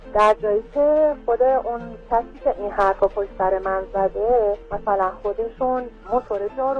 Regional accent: Isfahan, Iran; بله، من اصفهانی هستم.

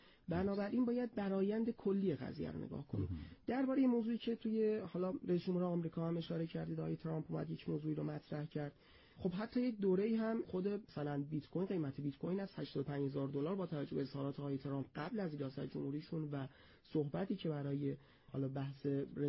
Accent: Semnan, Iran; moved away as an adult; now in Tehran, Iran; از سمنان اومدیم تهران و تحصیل رو از اونجا استارت زدیم

